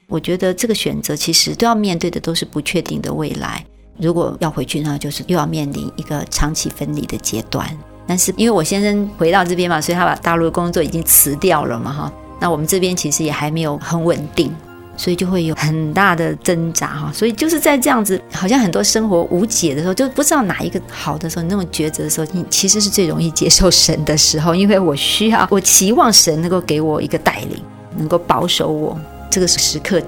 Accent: Taiwan; born there; 那我在台湾出生

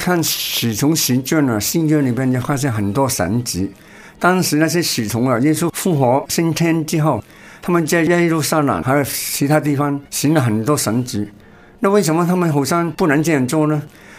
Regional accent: China; 因为我们是人嘛，很自然，特别我们中国人太受了佛教影响

